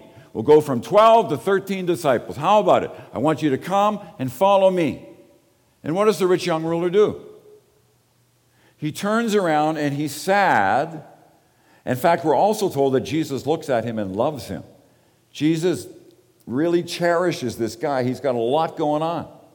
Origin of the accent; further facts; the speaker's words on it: Ireland; I'm Irish. It doesn't matter if I was born in Ireland many years ago and all my family were from there.